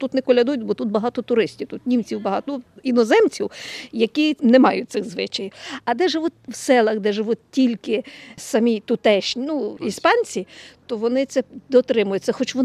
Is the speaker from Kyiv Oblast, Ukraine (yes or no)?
no; Ivano-Frankivsk Oblast, Ukraine; moved away; Я з України, з Західної України, Івано-Франківська область. Я вже тут 23 роки.